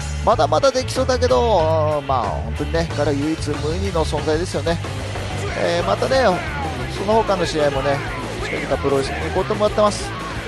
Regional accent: Sapporo, Hokkaido, Japan; 年末はね地元札幌に帰ってきました。

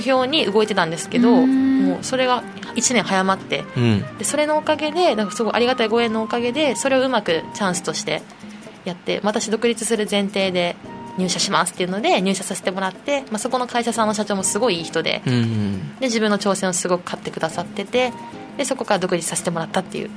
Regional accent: Kansai, Japan; 自分が関西で結構いい環境で育ってきたっていうのもあって

